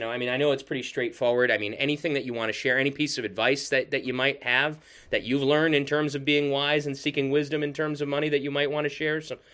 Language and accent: English; United States; because as an American, yeah, I sympathize with that.